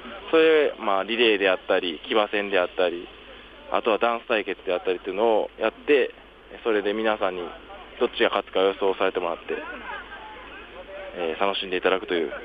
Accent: Hyogo, Japan; 私はあの兵庫県にありますあの淡路島とその本州をつないでいる明石海峡橋っていうのがあるんですけども、私はその近くの出身です

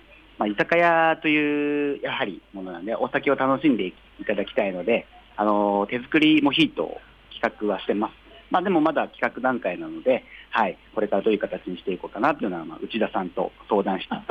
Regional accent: Kurihara, Miyagi, Japan; 日本酒も僕の生まれ故郷の宮城県栗原市栗駒町というところがありまして、もう岩手との県境の山奥深いところなんですけども

